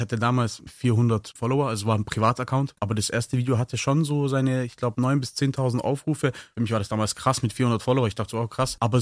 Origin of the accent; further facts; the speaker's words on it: Ulm, Baden-Württemberg, Germany; Ich komme aus Ulm